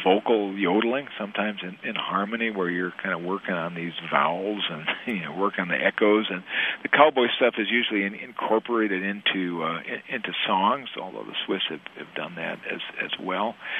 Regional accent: Rice Lake, Wisconsin, United States; like my hometown up in Rice Lake in Barron County.

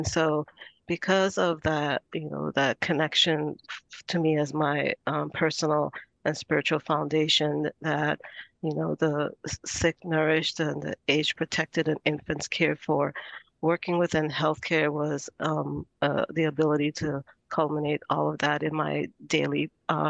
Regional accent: U.S. Virgin Islands; I grew up in the Virgin Islands

